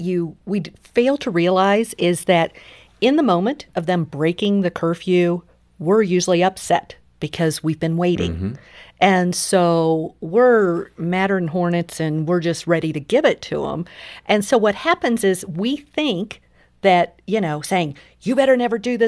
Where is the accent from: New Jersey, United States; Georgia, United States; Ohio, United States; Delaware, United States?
Ohio, United States; Cincinnati; We're from Cincinnati.